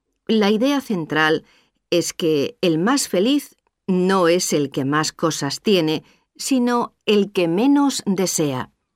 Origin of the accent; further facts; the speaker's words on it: Seville, Andalusia, Spain; also born or lived in Madrid; Nací en Madrid en 1985. A los 6 años me fui a vivir a Sevilla